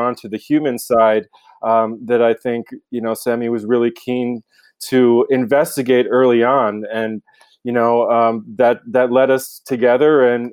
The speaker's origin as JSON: {"language": "English", "town": "Milwaukee", "region": "Wisconsin", "country": "United States", "said": "I'm from the Milwaukee area. I grew up as a sports fan and playing sports."}